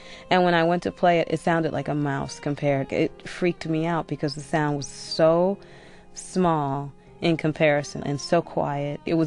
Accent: Detroit, Michigan, United States; in growing up in Detroit, classical music is only a part of what I grew up with.

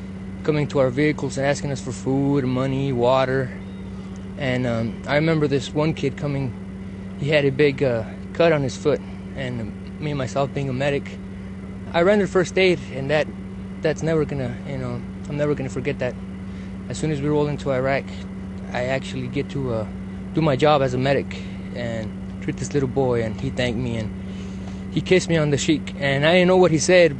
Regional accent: El Paso, Texas, United States; I'm 24. I'm originally from El Paso, Texas.

